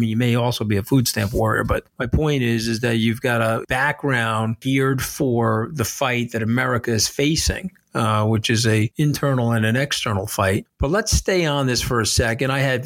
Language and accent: English; New York, United States; And so that's why I'm a New Yorker and a Long Islander.